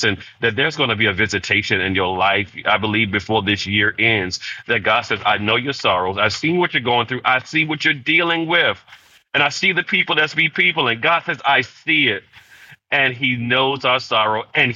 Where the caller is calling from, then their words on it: Petersburg, Virginia, United States; So I'm tapping in from Petersburg, Virginia.